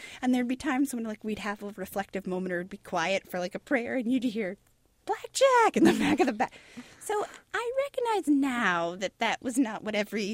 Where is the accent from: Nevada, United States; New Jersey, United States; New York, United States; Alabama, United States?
Nevada, United States; Las Vegas; Growing up in Las Vegas was so different, as you guys can imagine, you know.